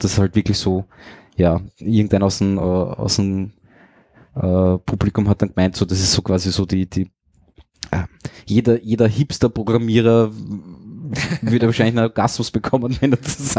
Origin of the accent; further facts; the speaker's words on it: Austria; wir als Österreicher sind da jetzt nicht so up to date